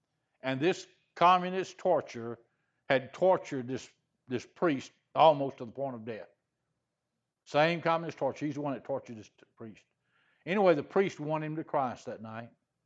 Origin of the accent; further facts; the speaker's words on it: Louisiana, United States; also born or lived in Texas; after a few years, God moved me back to my home state of Louisiana. And I'd been gone probably 7, 8, 9 years from Texas.